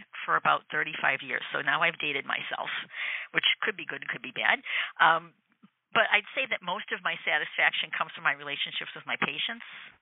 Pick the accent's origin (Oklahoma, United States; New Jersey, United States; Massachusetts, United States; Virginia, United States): Massachusetts, United States; Saugus; Well, I'm a local girl. I grew up in Saugus, Mass. Saugus High School graduate, and my family still lives there. It's just a nice small town to grow up in.